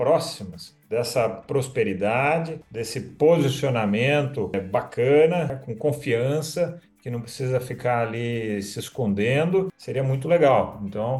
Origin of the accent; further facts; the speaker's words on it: Brazil; aprendi como a gente, como brasileiro, a gente se posiciona meio apagadão, sabe?